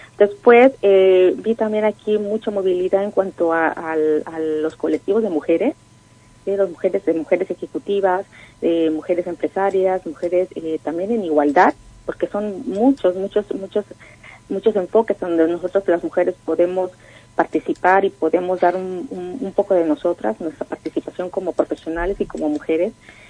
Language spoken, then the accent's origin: Spanish; Mexico; now in Spain; es que te acogen muy bien siendo mexicana